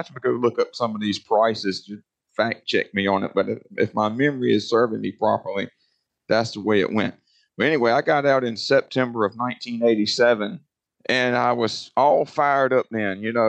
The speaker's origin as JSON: {"language": "English", "town": "Roanoke Rapids", "region": "North Carolina", "country": "United States", "tie": "born or raised there", "said": "I'm in a rural community. I'm in Roanoke Rapids, North Carolina, born and raised here."}